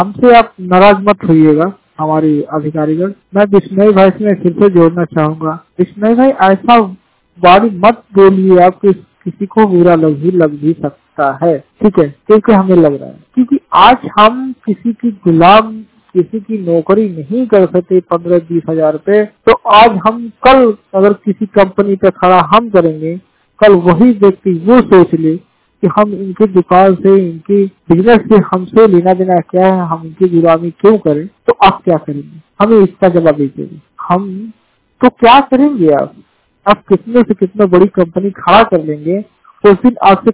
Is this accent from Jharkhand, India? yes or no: no; Gorakhpur, Uttar Pradesh, India; उत्तर प्रदेश गोरखपुर के रहने वाला हूँ।